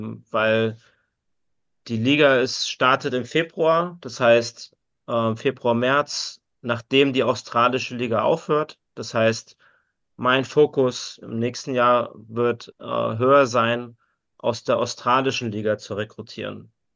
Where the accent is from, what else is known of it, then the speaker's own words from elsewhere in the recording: Bad Hersfeld, Hesse, Germany; Das bleibt so. Bad Hersfeld ist meine Heimat.